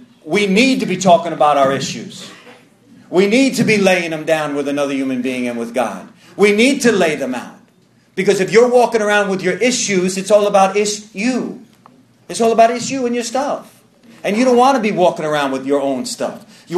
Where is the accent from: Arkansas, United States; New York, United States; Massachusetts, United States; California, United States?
New York, United States; I'm from New York.